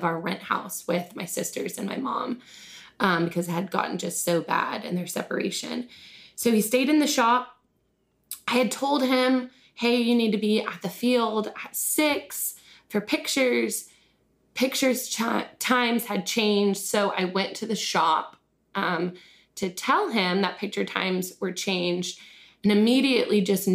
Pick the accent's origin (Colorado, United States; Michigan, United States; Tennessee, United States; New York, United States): Colorado, United States; born there; also born or lived in Pennsylvania / Atlanta / Texas; You know, I was born in Colorado, moved to Pennsylvania, moved to Atlanta, and then moving to Texas.